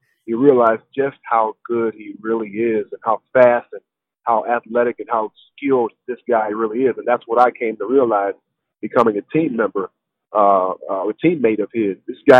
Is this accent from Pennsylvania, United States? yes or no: no; Detroit, Michigan, United States; But to be traded to Detroit, my hometown Pistons, and be able to be reunited with my cousin Terry